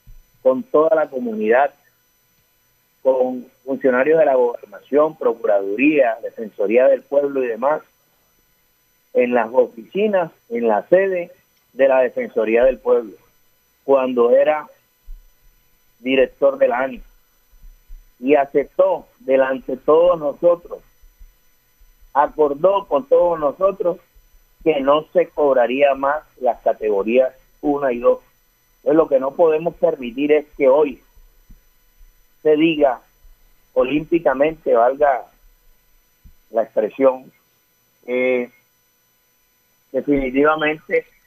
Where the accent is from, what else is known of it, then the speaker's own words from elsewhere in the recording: Colombia; Nosotros esperamos como colombianos